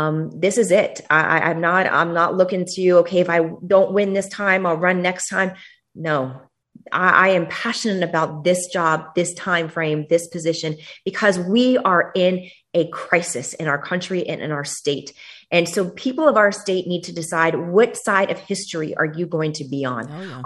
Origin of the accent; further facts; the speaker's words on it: Miami, Florida, United States; Miami. So I went to Miami.